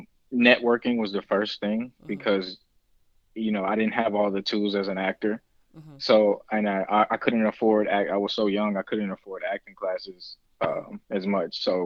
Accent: Winston-Salem, North Carolina, United States; also born or lived in Baltimore / Atlanta; Well, I'm from originally from Winston-Salem, North Carolina, and I spent some time in Baltimore, Maryland, and also in Atlanta.

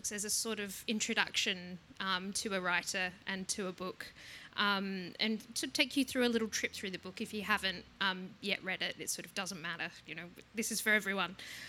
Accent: Adelaide, South Australia, Australia; I'm actually from Adelaide myself

